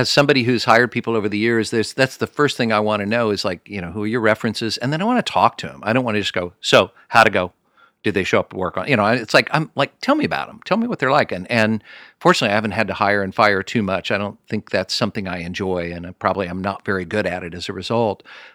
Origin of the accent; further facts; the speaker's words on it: Kansas City, Missouri, United States; I'm from Kansas City.